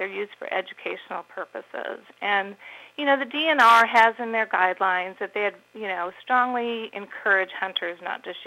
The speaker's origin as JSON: {"language": "English", "region": "Minnesota", "country": "United States", "tie": "born or raised there", "said": "I mean, I grew up in Minnesota. We were your typical family who'd go on vacations up in northern Minnesota"}